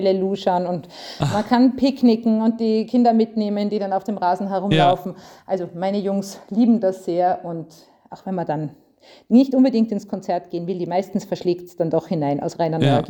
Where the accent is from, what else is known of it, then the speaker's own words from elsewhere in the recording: Austria; ich bin ja Österreicherin, wenn man hört, und da liebt man Titel.